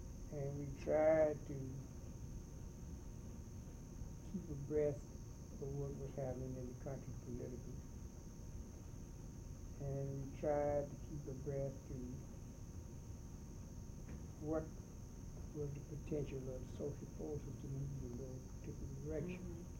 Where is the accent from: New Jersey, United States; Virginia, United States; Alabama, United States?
Alabama, United States; Marion Junction; moved away; In fact, he's from my hometown, Marion Junction, Alabama, which is below 7. Him and I got on the freight train and hoboed up here.